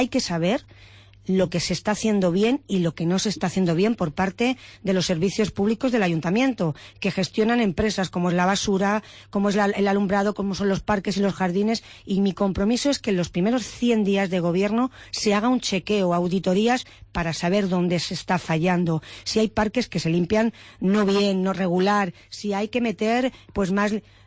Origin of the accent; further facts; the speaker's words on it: Toledo, Castilla-La Mancha, Spain; Conocemos perfectamente la ciudad de Toledo porque somos toledanos. Porque yo he nacido en Toledo, vivo en Toledo, he decidido vivir aquí con mi familia